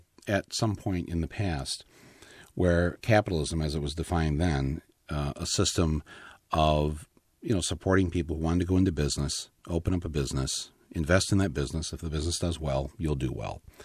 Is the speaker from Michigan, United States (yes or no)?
yes; Flint, Michigan, United States; people that I know, people that I grew up with in Flint, Michigan.